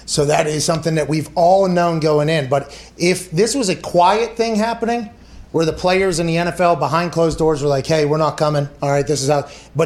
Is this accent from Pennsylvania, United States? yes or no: yes; Pittsburgh, Pennsylvania, United States; Okay, I come from Pittsburgh. I very much understand why unions exist.